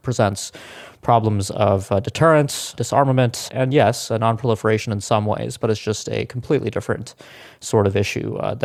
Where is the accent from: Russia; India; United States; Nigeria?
India; born there; I'm an American citizen today, but I was born in India in the late 1990s. I was actually in India when India broke out as a nuclear weapon state